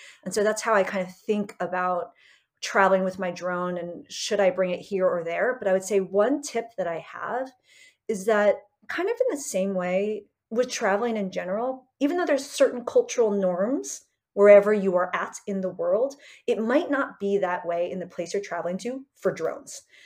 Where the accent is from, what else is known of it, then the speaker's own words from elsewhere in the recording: San Diego, California, United States; I have been lucky to be around that growing up in San Diego and elsewhere